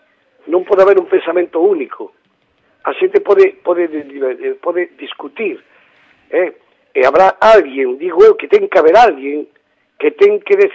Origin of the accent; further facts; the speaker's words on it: Galicia, Spain; como bon galego que son